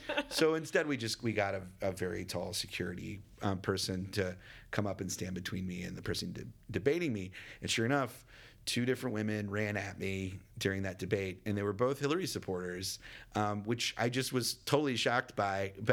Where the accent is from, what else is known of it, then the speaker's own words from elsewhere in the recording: Dallas, Texas, United States; I grew up in Dallas.